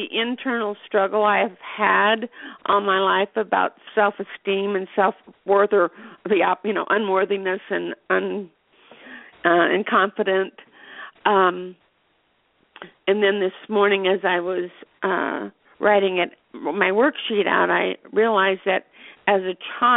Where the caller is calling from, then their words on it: Sebring, Florida, United States; I'm calling from Sebring